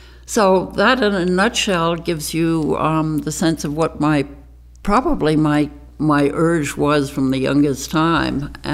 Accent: New York, United States; born there; I was born in New York City in 1934, in October, so I'm a Libra.

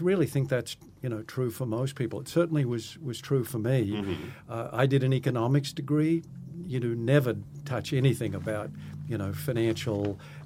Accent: Australia; I grew up in Australia, you know, very poor background

